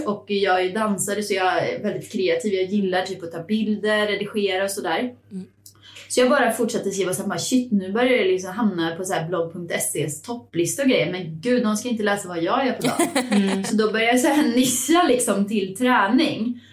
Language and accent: Swedish; Åmål, Västra Götaland County, Sweden; now in Stockholm, Sweden; Och det var för att jag flyttade från Åmål då till Stockholm